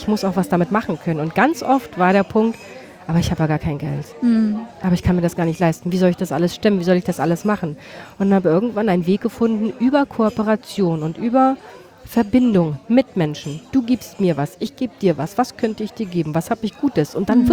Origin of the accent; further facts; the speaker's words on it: East Germany, Germany; ich komme ja aus dem Osten des Landes